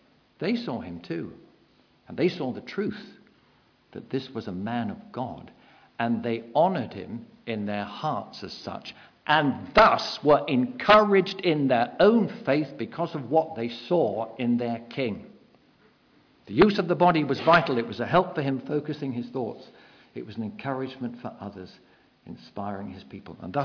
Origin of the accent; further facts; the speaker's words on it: Torquay, South West England, United Kingdom; when Sal and I were living in Torquay, that's where I come from Fawlty Towers land